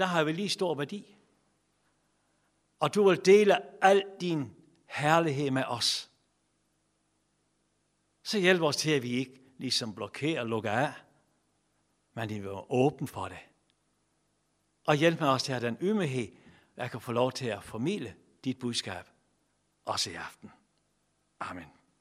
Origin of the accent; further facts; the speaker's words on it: West Jutland, Denmark; Altså selv over i Jylland, hvor jeg kommer fra, særligt Vestjylland, hvor jeg stammer fra